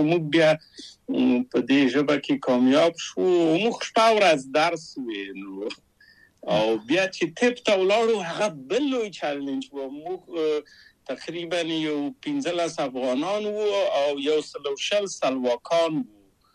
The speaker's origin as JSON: {"language": "Pashto", "region": "Kabul", "country": "Afghanistan", "said": "او زه له کابل په یو دولتي بورس چکسلواکیا ته راغلم."}